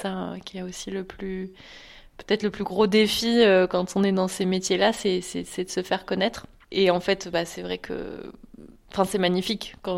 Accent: Caen, Normandy, France; now in Royan, France; En fait, moi de base je suis normande, je viens de Caen et j'ai emménagé dans le Royan il y a un an et demi.

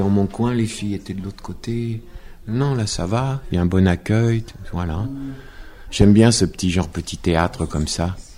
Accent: Normandy, France; Je suis normand, les vaches, les bœufs, c'est mon truc.

